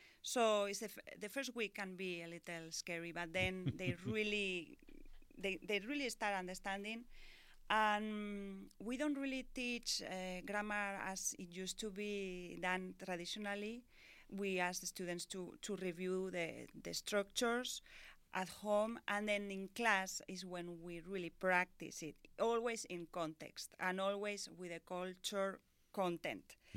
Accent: Barcelona, Catalonia, Spain; English is a second language; also born or lived in France; Yes, so my mother is French and my father is Spanish. I was born in Barcelona in Spain, and I have always lived in Spain, but since I could, I went to visit my family in France as well. So I lived for 4 years in France

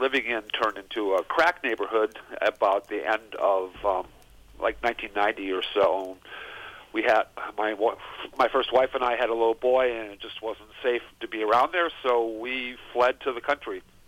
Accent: Wisconsin Rapids, Wisconsin, United States; I was born in Rapids, in the armpit of Wisconsin. I grew up smelling Kraft Mills my whole life

